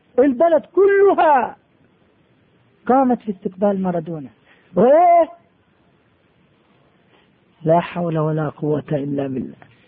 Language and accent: Arabic; Jordan; احنا عندنا في الأردن منازل